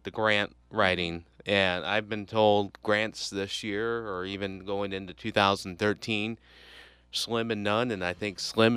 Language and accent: English; Staunton, Virginia, United States; I'm originally from Staunton. And ever since I've moved to Hillsboro, everyone's like, well, you live in that town where the restaurant's inside the church.